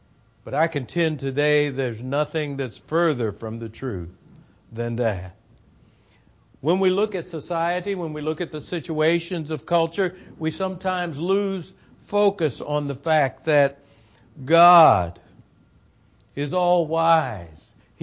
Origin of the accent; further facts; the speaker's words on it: Glendale, Arizona, United States; I'm from Glendale, Arizona. I tell people one of our larger suburbs is Phoenix. We're in the Phoenix metropolitan area.